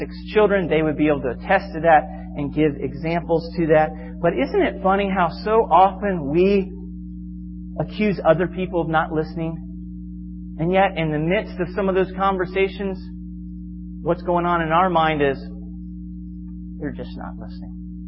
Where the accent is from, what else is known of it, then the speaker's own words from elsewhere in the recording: Florida, United States; I'm from Florida, and one of the neat advantages of living in Florida that particular time is you could look up in the sky